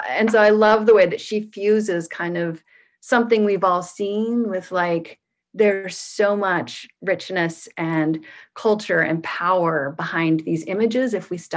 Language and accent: English; Portland, United States; I grew up in Portland in a little bit of a rough high school.